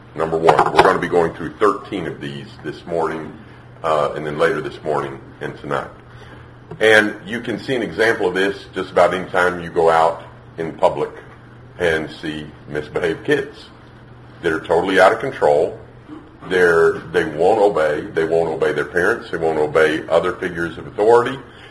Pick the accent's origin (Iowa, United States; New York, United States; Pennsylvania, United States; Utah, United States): Pennsylvania, United States; Gettysburg; I'm from Gettysburg, Pennsylvania.